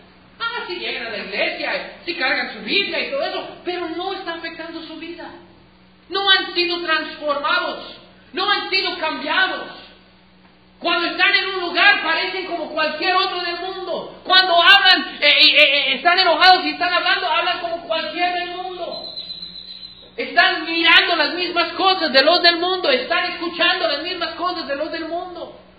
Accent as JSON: {"language": "Spanish", "country": "United States", "said": "Pero yo, siendo gringo, no me gusta el café caliente cuando es un día caliente."}